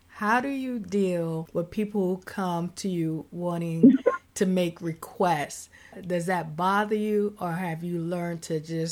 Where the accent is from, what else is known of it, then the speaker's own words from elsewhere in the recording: Bronx, New York, United States; I'm from the Bronx … I'm from the Bronx.